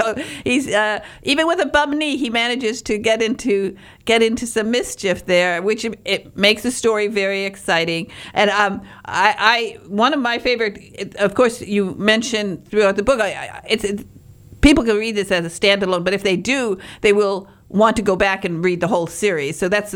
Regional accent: Michigan, United States; Oh, yes. I'm from the Upper Peninsula. I'm a Youper.

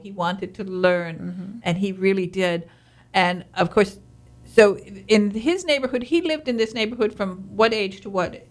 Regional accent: Michigan, United States; it's so funny because I'm from Northern Michigan. I still mispronounce words.

